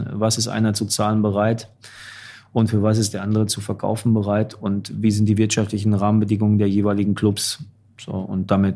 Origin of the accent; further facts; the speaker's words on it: Dortmund, North Rhine-Westphalia, Germany; jetzt bin ich als Dortmunder